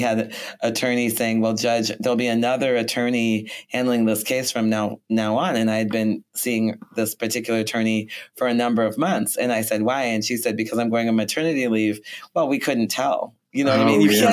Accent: St. Paul, Minnesota, United States; also born or lived in Maplewood; Well, really, I grew up in St. Paul and Maplewood. I went to North St. Paul High School.

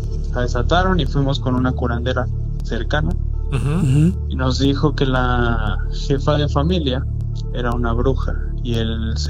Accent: Tulancingo, Hidalgo, Mexico; yo soy de ahí de Tulancingo, Hidalgo.

